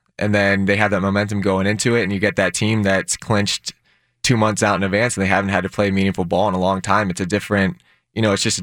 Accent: Tampa, Florida, United States; born or raised there

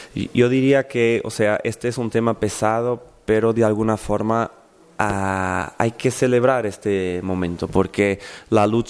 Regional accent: Portugal; first language Portuguese; Spanish is a second language; also born or lived in Galicia / Mexico; el español para mí, bueno, no es mi idioma materno, soy portugués. Y mi español es una mezcla un poco de los lugares donde he pasado, la niñez en Galicia, en mis vacaciones, cuando estudié en México

